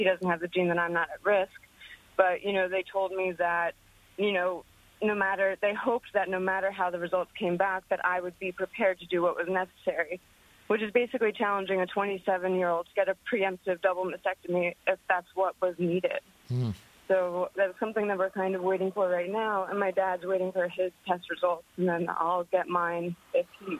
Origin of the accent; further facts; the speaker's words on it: New York, United States; I mean, I'm from New York. I was raised, like, very, you know, not super progressive, somewhat traditional